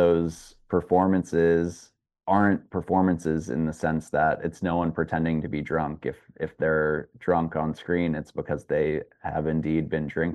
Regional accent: New York City, New York, United States; I had a lot of friends as a New Yorker who went to NYU

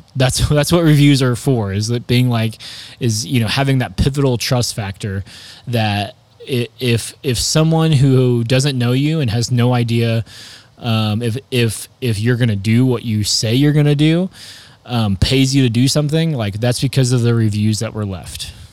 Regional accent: Illinois, United States; it's like we're from Southern Illinois, so we need to have Southern Illinois.

